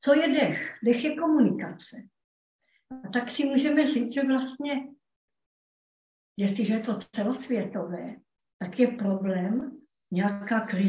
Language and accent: Czech; Moravia, Czechia; docela blízko tady u nás na Moravě